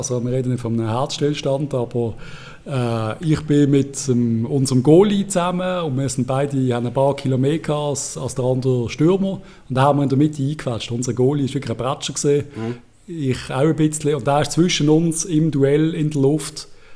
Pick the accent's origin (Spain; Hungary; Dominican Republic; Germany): Spain; Als Spanier, das ist ja ganz klar.